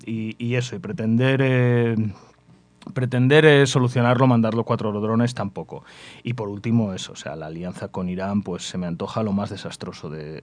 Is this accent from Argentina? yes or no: no; Spain; vamos a hacerlo porque somos españoles.